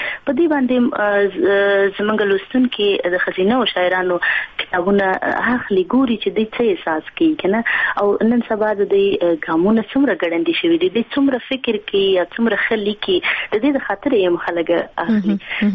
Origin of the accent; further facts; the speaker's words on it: Afghanistan; now in Norway; مرګونی حالت په افغانستان کې و هغې کې زما ډېر هغه ابتدایي ورکوټوالی و